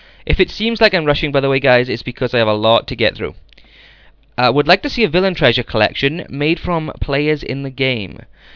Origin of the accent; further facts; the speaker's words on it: Wales, United Kingdom; I've always liked dragons, being a Welshman.